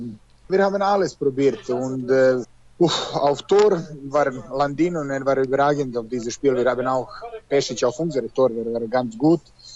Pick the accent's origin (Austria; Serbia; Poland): Serbia; German is a second language; War ein bisschen schwerer, Deutsch zu lernen, weil das ist germanische Sprache und ich komme aus Serbien, das ist slowenische Sprache.